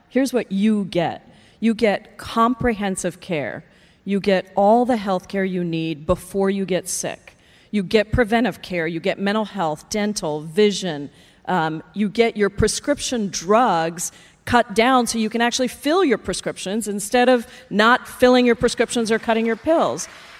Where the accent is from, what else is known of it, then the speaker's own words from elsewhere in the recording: Seattle, Washington, United States; you know, I'm from Seattle, my progressive district